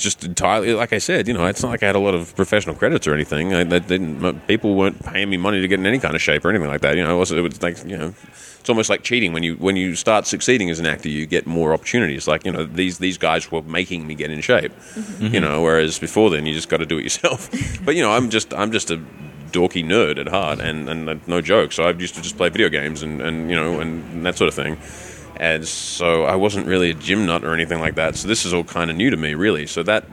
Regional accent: Australia; I'm from Australia

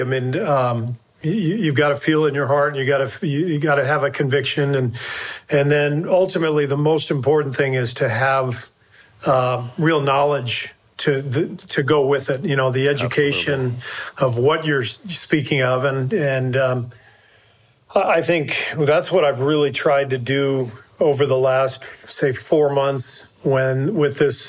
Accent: Los Angeles, California, United States; growing up in Los Angeles in integrated schools.

